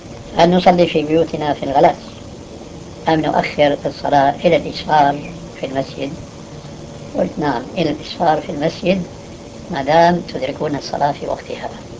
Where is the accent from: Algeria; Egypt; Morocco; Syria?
Syria; now in Saudi Arabia; وهذا كما يقولون عندنا في الشام وش الضيف. فقنعت بالهجرة هنا